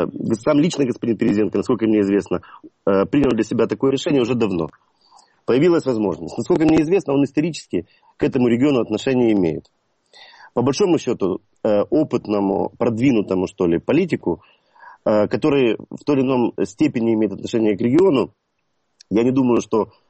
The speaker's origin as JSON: {"language": "Russian", "region": "Kyiv", "country": "Ukraine", "tie": "born or raised there", "said": "Я київлянин, я родился в Києві."}